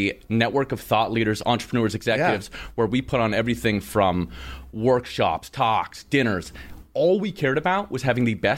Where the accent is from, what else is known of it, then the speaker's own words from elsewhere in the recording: Canada; I'm from Canada.